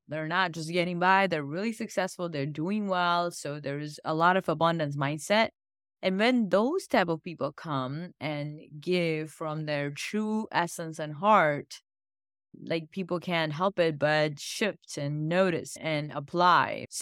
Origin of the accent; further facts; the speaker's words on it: India; So I come from India, and for us, food is a big love language.